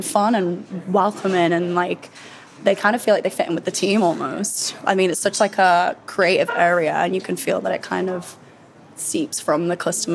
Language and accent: English; England, United Kingdom; I'm from England